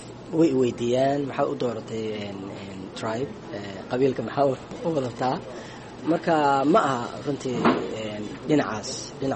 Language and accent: Somali; Mogadishu, Banaadir, Somalia; moved away as an adult; now in United States; family baan shan caruura xaaskeyga businesskeyga waa magaaladeyda labaad waaye after muqdisho